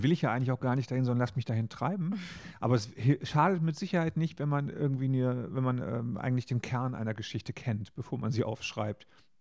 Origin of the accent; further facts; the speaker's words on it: North Rhine-Westphalia, Germany; wie wir im Ruhrgebiet früher gesagt haben. Ich bin ja im Ruhrgebiet groß geworden.